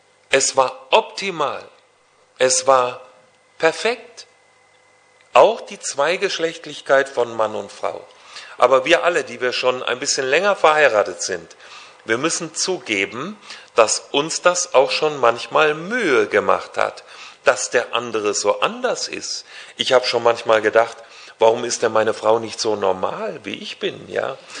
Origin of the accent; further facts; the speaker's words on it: Hünfeld, Hesse, Germany; Ich komme aus Hünfeld im Landkreis Fulda.